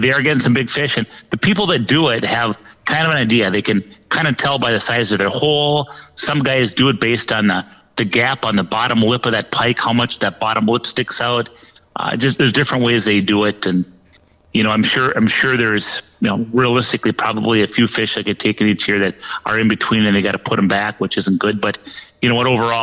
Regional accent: St. Cloud, Minnesota, United States; And you know, I'm from St. Cloud originally

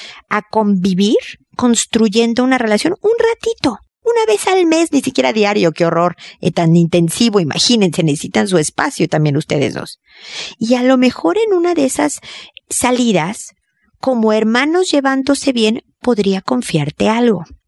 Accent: Mexico; now in Chile; obviamente de mi tierra, México, de Chile, donde estoy viviendo

